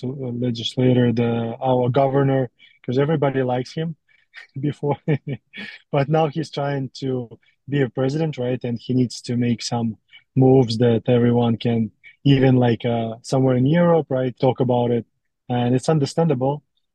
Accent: Russia; English is a second language; moved away as an adult; like I'm originally from Russia, right, but I'm here since I'm 20 years old, I'm 38 now almost.

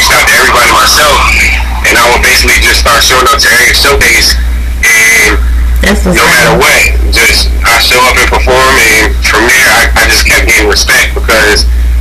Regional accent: Paterson, New Jersey, United States; So, like I said, I'm from New Jersey, Patterson, New Jersey, born and raised. And I grew up on Broadway Ave

